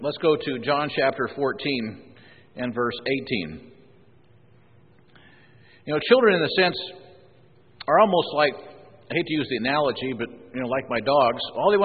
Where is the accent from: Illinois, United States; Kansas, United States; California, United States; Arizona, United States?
Illinois, United States; When I was growing up in Illinois, there were very few deer compared to today.